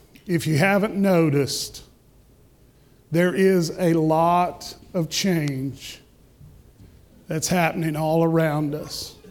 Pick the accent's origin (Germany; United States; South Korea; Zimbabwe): United States; Alabama; I'm sorry. I'm from Alabama. I can't count.